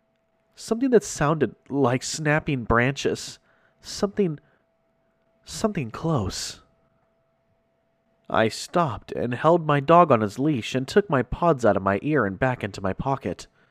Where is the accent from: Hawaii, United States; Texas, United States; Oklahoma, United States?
Texas, United States; Waco; I'm born and bred in Waco, Texas, which is south of Fort Worth.